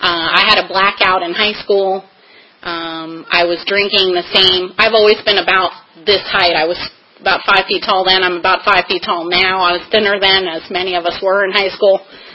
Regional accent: Virginia Beach, Virginia, United States; And I grew up in Virginia. I was born in Northern Virginia, raised in Virginia Beach.

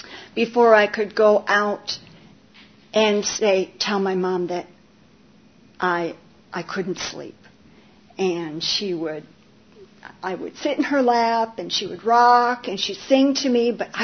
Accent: Saginaw, Michigan, United States; I grew up in Michigan, and we were in Saginaw, Michigan.

